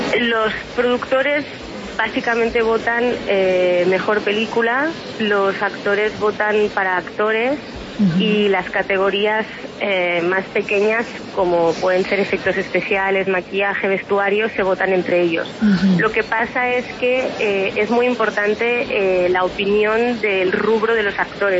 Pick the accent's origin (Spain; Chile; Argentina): Spain; Yo soy española.